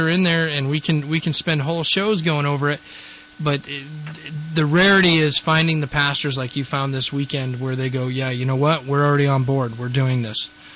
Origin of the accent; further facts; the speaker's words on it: California, United States; Yeah, I'm sitting here in Central California.